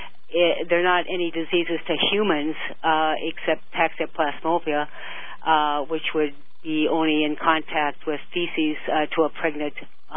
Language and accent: English; Portland, Oregon, United States; Well, I grew up in Portland, Oregon, and I was always in communication with animals